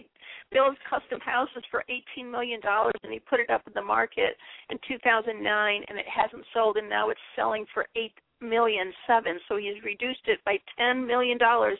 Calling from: Arizona, United States

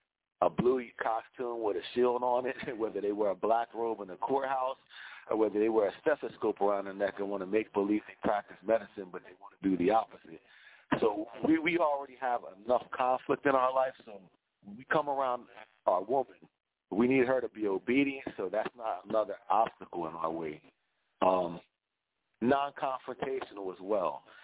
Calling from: New Jersey, United States; I'm calling from South Jersey.

